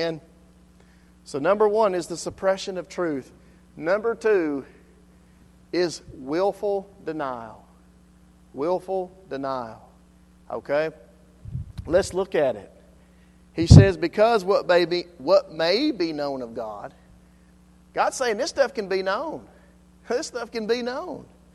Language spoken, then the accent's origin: English; United States; So what I'm saying is, a man, as an American, we understand that sometimes people die for what we believe